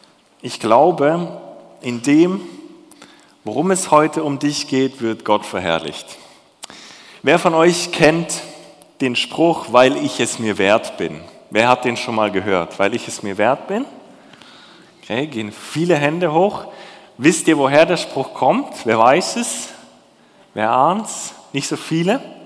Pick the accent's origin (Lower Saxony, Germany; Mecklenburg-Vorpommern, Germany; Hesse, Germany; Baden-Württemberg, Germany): Baden-Württemberg, Germany; Ich komme ja ursprünglich aus dem Schwäbischen